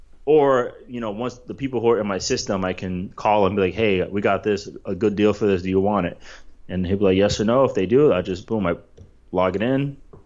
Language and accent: English; East Coast, United States; the fact that I grew up on the East Coast. Mm-hmm. So a lot of winter storms, a lot of hurricanes